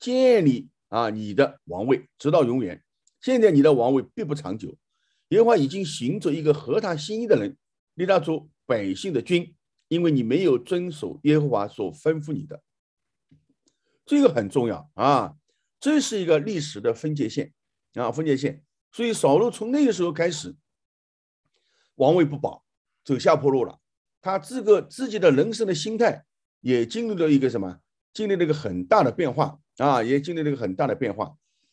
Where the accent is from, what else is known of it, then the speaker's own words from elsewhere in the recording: China; 所以大卫这个人，我们初初了解的是，尤其我们中国人啊，百思不得其解啊。